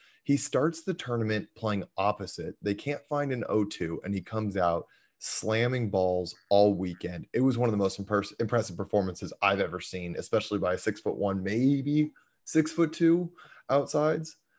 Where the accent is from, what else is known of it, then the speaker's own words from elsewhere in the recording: West Coast, United States; growing up in West Coast, we're so spoiled by D1 athletes